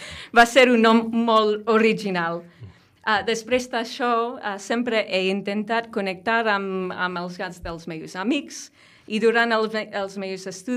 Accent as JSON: {"language": "Catalan", "region": "New Mexico", "country": "United States", "lives_now": "Tarragona, Spain", "said": "soc una americana de l'estat de Nou Mèxic, al desert dels Estats Units."}